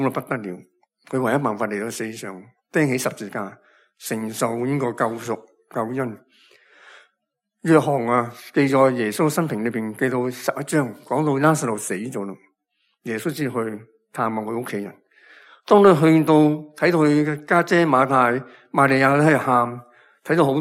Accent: Hong Kong; 我哋香港人

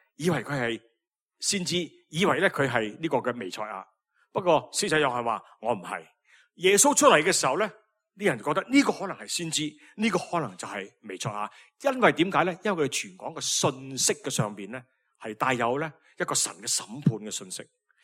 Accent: China; 因为我哋中国人咧，我哋冇嗰个犹太人嘅民族咧，我哋听唔到。

